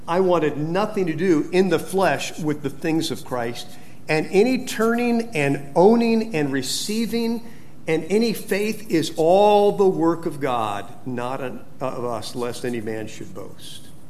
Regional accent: Fresno, California, United States; I didn't think of it as being real exciting when I was growing up in Fresno, California. It was kind of an agricultural area.

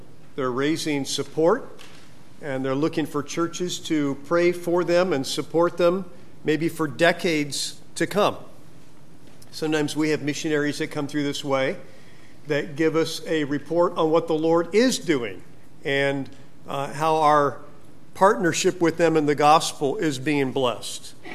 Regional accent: California, United States; It may surprise you that growing up in California, I was reared in a very strict home.

